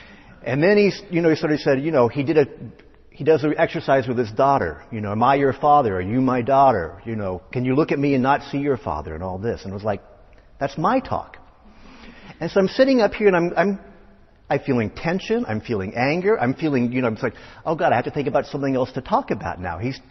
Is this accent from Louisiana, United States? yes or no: no; Salina, Kansas, United States; I was certainly aware of it when I'd go back to my home state in Kansas. And I went back to my hometown and showed it in Salina, Kansas.